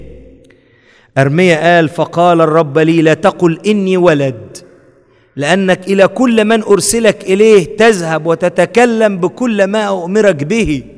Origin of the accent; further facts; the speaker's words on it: Egypt; now in United States; هنا في امريكا، احنا امريكان ولا مصريين؟ تعملش ده عشان احنا مش امريكان، احنا مصريين.